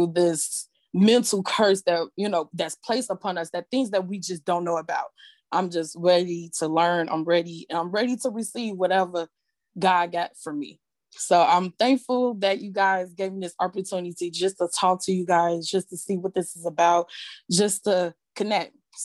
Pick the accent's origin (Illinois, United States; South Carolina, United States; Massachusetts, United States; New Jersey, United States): Illinois, United States; Chicago; I'm from Chicago.